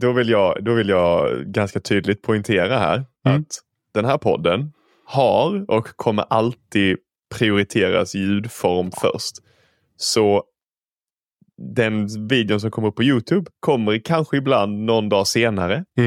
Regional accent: Skåne, Sweden; Så som en infödd skåning så kan jag meddela att sommartid i Skåne när det är bra väder är som semester.

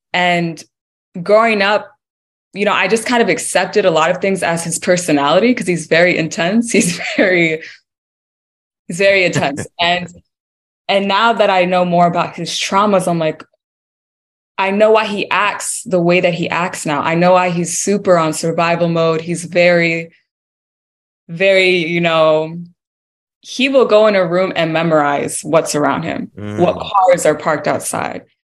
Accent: United States; So I grew up born and raised in the States.

